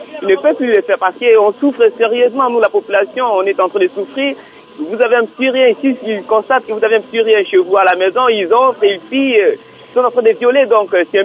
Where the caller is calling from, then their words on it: Mbandaka, Équateur, DR Congo; ici, chez nous, à Mbandaka, c'est plus dur, car la population n'est pas sécurisée par la police